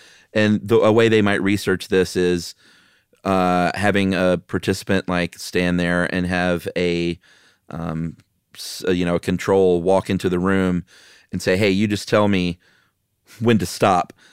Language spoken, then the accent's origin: English; Southeast, United States; growing up in the Southeast in a big, huge grocery store.